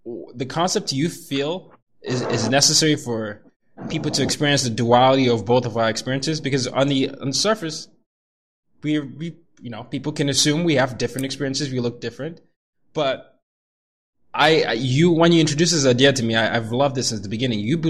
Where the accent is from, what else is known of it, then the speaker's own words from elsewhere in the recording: Nigeria; moved away; Was never cool to be African. Right? It was never, like, even when we came here, I'm still only Nigerian.